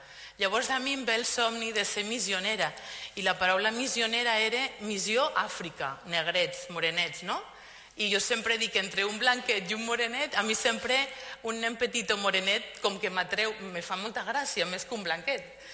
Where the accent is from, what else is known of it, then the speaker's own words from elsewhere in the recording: El Pont de Suert, Catalonia, Spain; born there; jo vaig néixer al Pont de Suert, al Pirineu català.